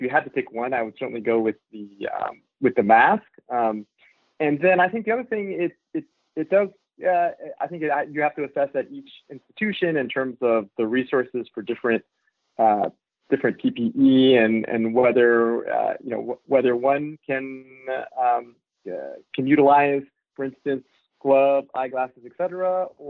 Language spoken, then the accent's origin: English; Los Angeles, California, United States; And thankfully, that was my hometown Lakers.